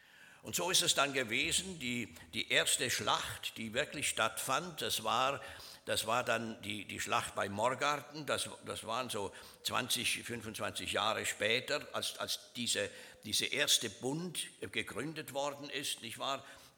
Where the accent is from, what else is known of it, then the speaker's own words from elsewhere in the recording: Switzerland; Sie wissen, ich bin Schweizer und wir Schweizer haben ja so einen gewissen Nationalismus.